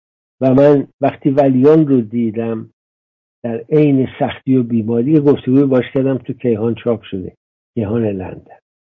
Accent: Iran; گفتم من ایرانیم، اجدادم من ایرانیان و افتخار میکنم ایرانی.

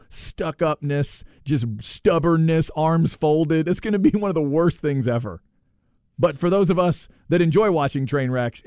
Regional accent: Waxahachie, Texas, United States; I grew up in Waxahachie. We said Maradona back in.

